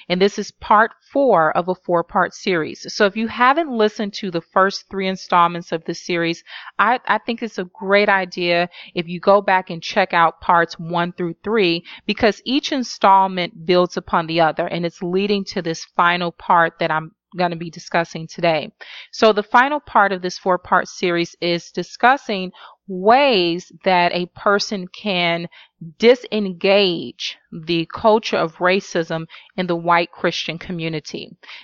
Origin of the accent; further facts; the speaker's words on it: Chicago, Illinois, United States; now in New York, United States; A lot of them are filmed either here in New York, where I live at, or in Chicago, my hometown.